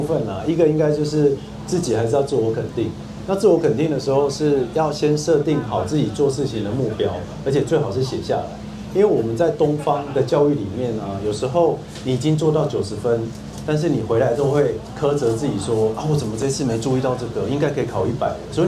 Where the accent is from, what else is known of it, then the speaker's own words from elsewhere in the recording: Taiwan; 以前我对自己身为台湾人是很没有自信的